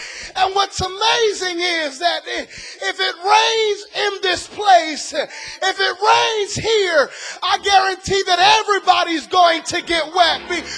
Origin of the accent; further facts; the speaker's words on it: Puerto Rico; I'm from Puerto Rico. I love the Caribbean.